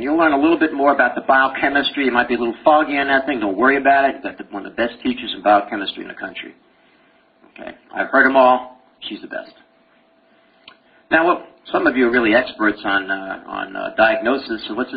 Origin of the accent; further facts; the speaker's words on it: Uniondale, New York, United States; accent: Brooklyn; also born or lived in Brooklyn; Well, I came from Brooklyn. I was born Prospect Park, 1943. Whoa. And I lived in Uniondale, Long Island, till I was 18. So I can talk Brooklynese anytime I want.